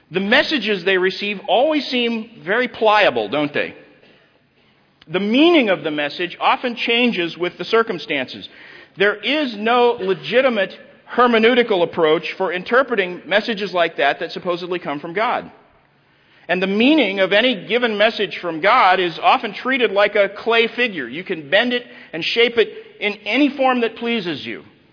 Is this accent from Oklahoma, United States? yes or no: yes; Tulsa, Oklahoma, United States; Now, I grew up in Tulsa. That's my hometown.